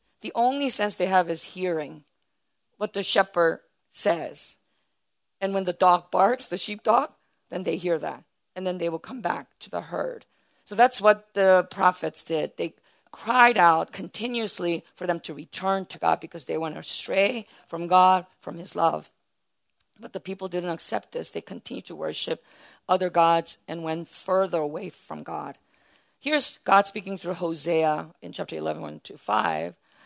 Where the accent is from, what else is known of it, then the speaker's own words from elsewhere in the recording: New York, United States; As a New Yorker, you never want to look like one of these things, right?